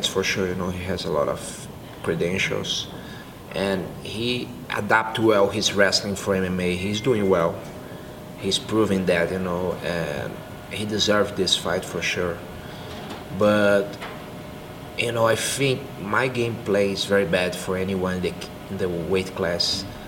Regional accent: São Paulo, Brazil; the fight was in São Paulo, and I really want to fight here in my hometown.

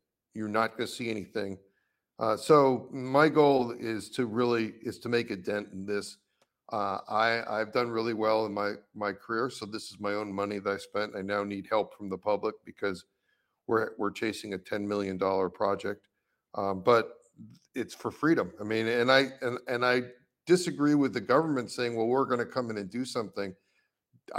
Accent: Rye, New York, United States; now in California, United States; I am, but I'm originally from your listeners. I'm originally from Rye, New York.

